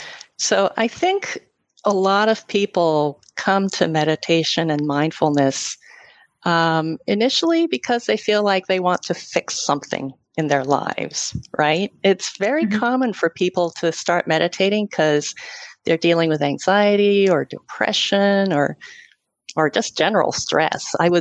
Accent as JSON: {"language": "English", "country": "United States", "tie": "born or raised there", "said": "And so I grew up kind of culturally Japanese, even though I grew up here in the States. And mm-hmm. So, you know, I grew up bilingual and bicultural."}